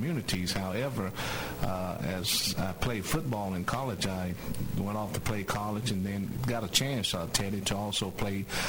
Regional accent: Phenix City, Alabama, United States; also born or lived in Columbus; So even though I was born in Columbus, but our residents were in Phenix City. So I grew up in Phenix City.

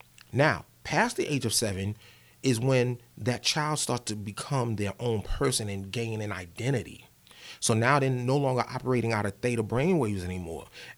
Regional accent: New York, United States; One of the first things that I noticed, even coming up as a young kid growing up in New York, was our socialization, right?

